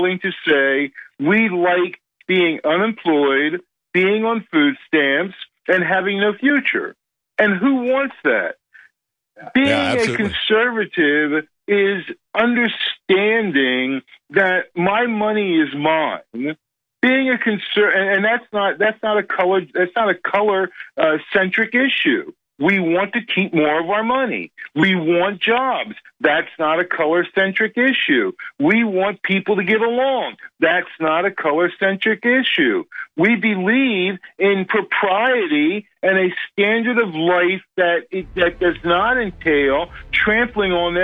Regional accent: United States; If I'm an American, how can I be a minority? I am the majority. I'm an American.

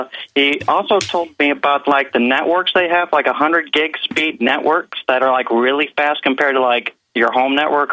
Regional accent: St. Louis, Missouri, United States; I'm from St. Louis, Missouri

